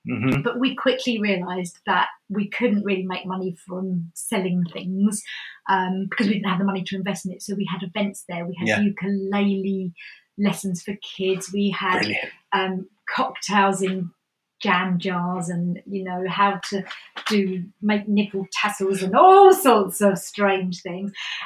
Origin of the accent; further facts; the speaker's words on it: Ingatestone, East of England, United Kingdom; growing up in Ingatestone, Chelmsford was my nearest town.